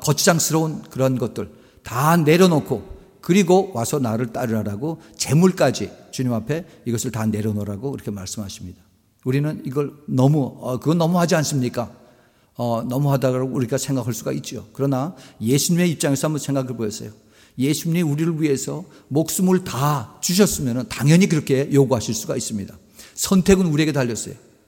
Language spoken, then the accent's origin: Korean; South Korea; 우리도 한국 사람들도 마찬가지 이 그 배달민족이라고 해서 굉장히 자랑을 했지만은